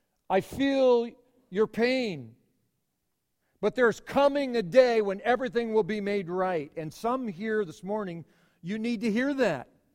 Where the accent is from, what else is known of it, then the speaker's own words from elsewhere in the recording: Carroll, Iowa, United States; born there; It isn't mine because I was born in March in 1961 at the Carroll St. Anthony's Hospital.